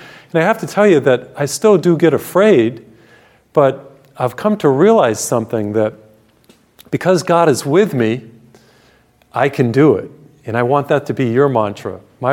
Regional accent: Massachusetts, United States; So I come from Massachusetts. You know, that's where I was born and brought up.

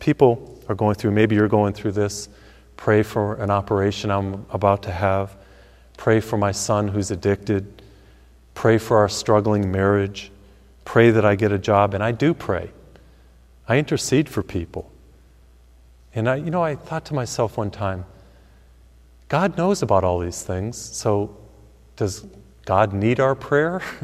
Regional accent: Massachusetts, United States; He came from my home state of Massachusetts.

